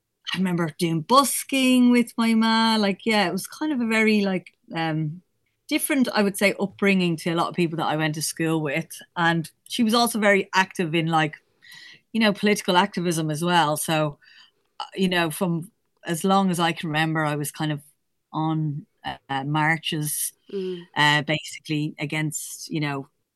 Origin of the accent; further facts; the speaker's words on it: Dublin, Leinster, Ireland; it was just me and my ma. Mm-hmm. And we kind of lived in a few different places, but I do feel like now at this stage, Kevin Street, the kind of Ivy building flats, would call home